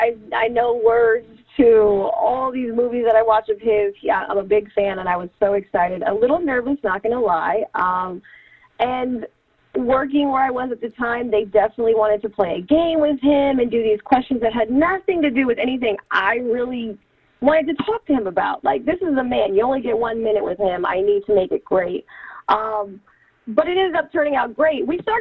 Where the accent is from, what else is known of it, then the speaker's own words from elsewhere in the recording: California, United States; I definitely feel as though, because I'm from the Bay, it'd just be chill.